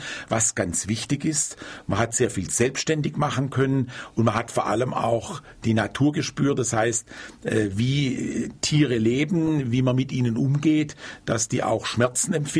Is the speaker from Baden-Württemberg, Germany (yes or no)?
yes; Schwäbisch Hall, Baden-Württemberg, Germany; born there; Ich bin ja in Hall geboren, ich sage immer nicht in Schwäbisch Hall